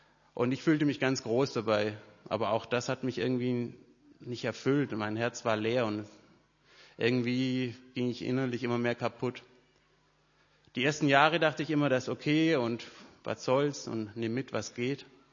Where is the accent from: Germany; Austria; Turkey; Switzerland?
Germany; Mühlacker, Baden-Württemberg; also born or lived in Stuttgart / Pforzheim; Ich bin geboren in Stuttgart, also ich komme gar nicht so weit weg von hier. Ich bin aufgewachsen in Mühlacker und habe dann so in Pforzheim meine Jugend verbracht.